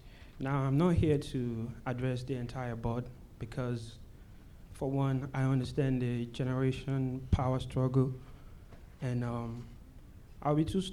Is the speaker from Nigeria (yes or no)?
yes; Nigeria; I'm from Nigeria.